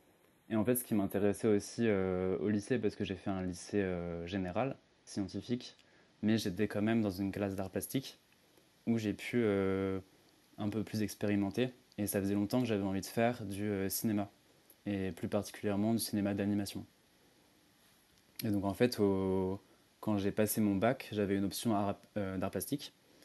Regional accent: Rouen, Normandy, France; Non, j'ai grandi en Normandie, à Rouen.

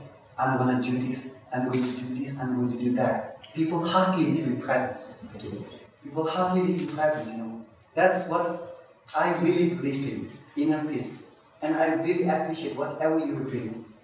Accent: India; Again, I'm from Tibet. I grew up in India, I was born in India.

